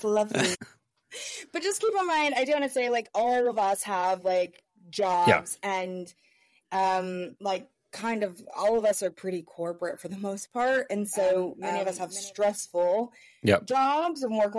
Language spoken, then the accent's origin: English; United States; now in United Kingdom; a lot of people want to challenge me because I'm American, so I can't pronounce any county in this godforsaken country.